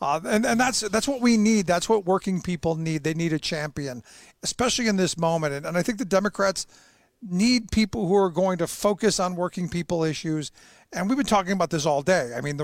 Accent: Cleveland, Ohio, United States; I mean, I grew up in Cleveland, mm-hmm. Home of the Clean Water and Air Act.

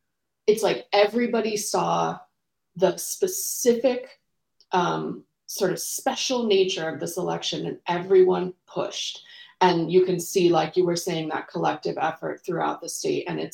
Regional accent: New Mexico, United States; moved away as an adult; now in Wisconsin, United States; So my love for Wisconsin runs deep, but I'm from New Mexico. So moved here with my husband last year and our kiddo.

